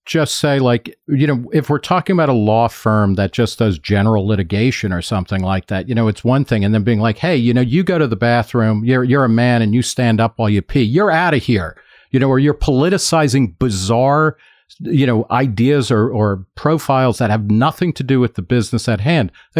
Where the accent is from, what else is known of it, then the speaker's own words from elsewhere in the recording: New Jersey, United States; and I'm from New Jersey, it's showing